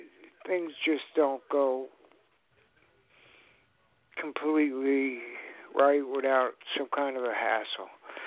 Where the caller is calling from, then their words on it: New Jersey, United States; I'm broadcasting from South Jersey.